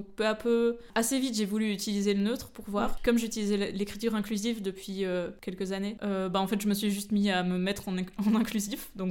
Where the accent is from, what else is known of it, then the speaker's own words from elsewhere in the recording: Belgium; moved away; J'ai grandi en Belgique et j'ai déménagé